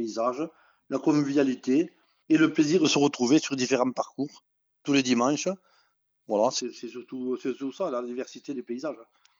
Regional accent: Brassac, Occitanie, France; je suis de Brassac

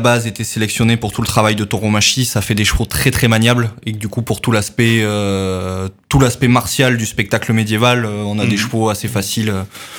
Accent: Occitanie, France; Moi, j'ai grandi en Aveyron

